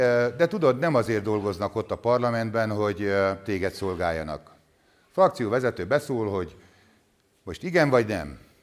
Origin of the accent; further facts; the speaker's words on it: Somogy, Hungary; born there; én somogyi születésű vagyok